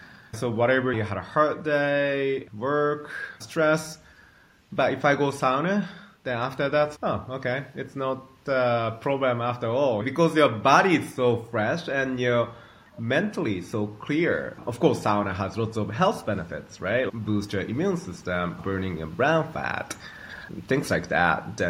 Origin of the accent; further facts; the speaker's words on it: Japan; my mercury level is like insanely high because I grew up in Japan, or I eat lots of fish